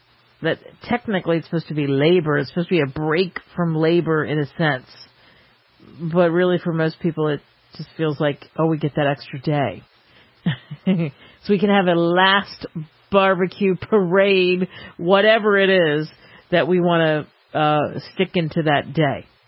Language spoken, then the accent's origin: English; New Jersey, United States; And growing up in New Jersey, we would come back.